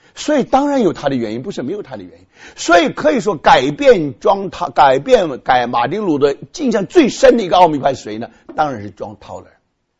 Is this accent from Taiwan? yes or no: yes; Taiwan; now in United States; 那我刚刚到美国的时候，那因为我在台湾长大，